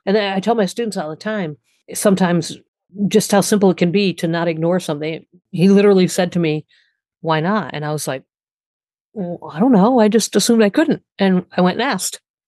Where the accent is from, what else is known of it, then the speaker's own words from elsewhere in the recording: New York, United States; now in Ohio, United States; And growing up in New York, you had the opportunity to listen to two teams on the radio.